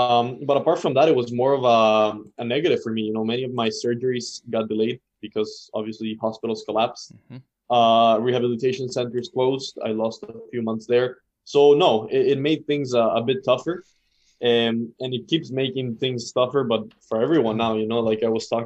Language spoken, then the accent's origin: English; United States; I race under an American license as an American. And that's a home race at the end of the day.